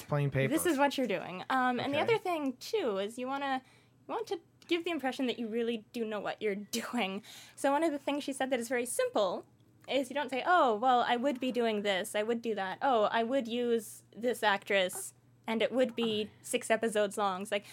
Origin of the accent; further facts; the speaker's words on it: Canada; I am a Canadian author producing this Canadian content story with a Canadian actress.